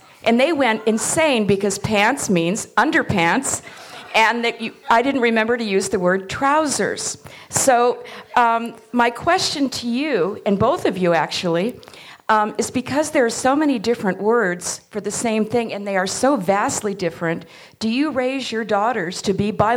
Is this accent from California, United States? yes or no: yes; Los Angeles, California, United States; there was a rumor going around the school that I had a gun in my purse, because I was from Los Angeles